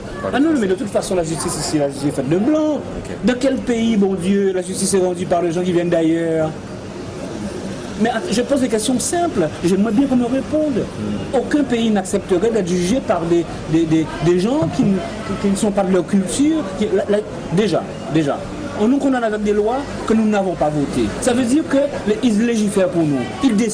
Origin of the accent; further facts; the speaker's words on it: Guadeloupe; Je suis Guadeloupéen parce que je suis né sur une terre qui a une histoire bien précise.